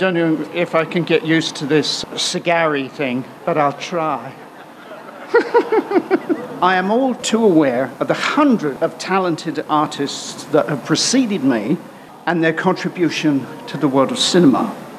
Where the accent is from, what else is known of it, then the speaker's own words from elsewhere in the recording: London, United Kingdom; Never in my wildest dreams as a young boy growing up in South London could I have imagined standing here one day as an honoree.